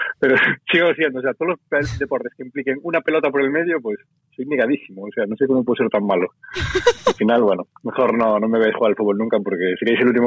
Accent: Betanzos, Galicia, Spain; Yo soy gallego, de Betanzos, y allí en mi pueblo hacías piragüismo, fútbol y poquito más había.

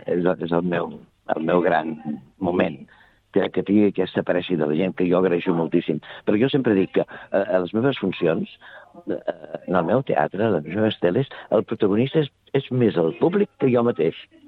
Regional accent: Sabadell, Catalonia, Spain; El ser de Sabadell, com aquell que diu, perquè jo soc d'aquí, soc del Marenc, soc de la terra, no?

